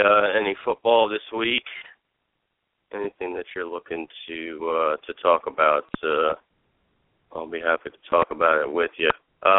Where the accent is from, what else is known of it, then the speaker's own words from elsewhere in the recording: New York, United States; now in Florida, United States; Born and raised in New York, and now reside here in sunny Florida.